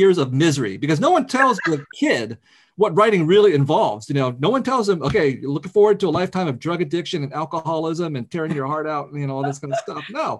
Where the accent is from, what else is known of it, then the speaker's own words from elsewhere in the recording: Vietnam; I come from Vietnam. My parents actually were born under French colonization.